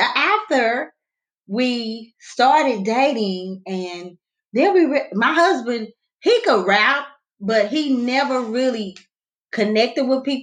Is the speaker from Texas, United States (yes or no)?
yes; Texas, United States; my husband being from New York and I'm being from Texas.